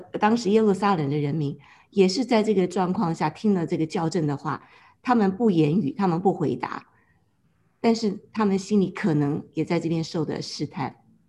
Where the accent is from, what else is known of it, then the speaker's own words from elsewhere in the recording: China; 这个我们中国人说一句话，就是功臣为下，功心为上。